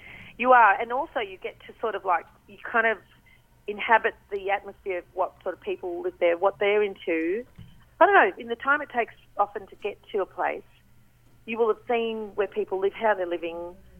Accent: Australia; I think that's one of the perks of being an Australian artist is that we do get to actually drive and be a part of our country

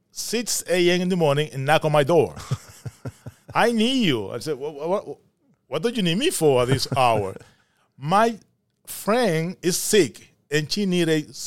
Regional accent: Dominican Republic; Well, yes, I born and raised in the Dominican Republic, especially in the countryside.

